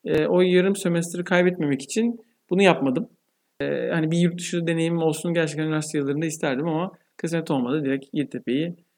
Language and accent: Turkish; Istanbul, Turkey; born there; 1981 İstanbul doğumluyum.